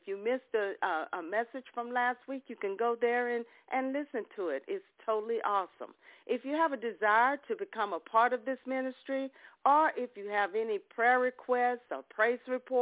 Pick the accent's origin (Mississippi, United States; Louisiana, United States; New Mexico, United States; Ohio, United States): Mississippi, United States; Ocean Springs; from Ocean Springs, Mississippi.